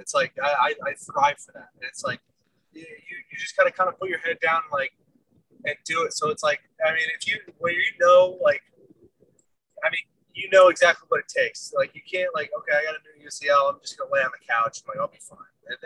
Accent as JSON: {"language": "English", "region": "Connecticut", "country": "United States", "said": "But like, okay, I'm from Connecticut"}